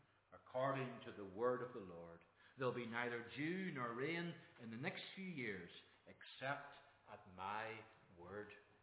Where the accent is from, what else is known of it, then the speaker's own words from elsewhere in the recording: Ulster, Ireland; growing up in Donegal, I was used to rain. Donegal is a rather wet place, probably even wetter than the Nevada.